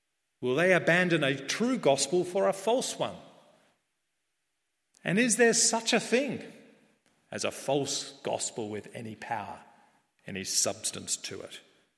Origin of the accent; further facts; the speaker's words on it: Altona, Victoria, Australia; I live in the eastern suburbs now, I grew up in Altona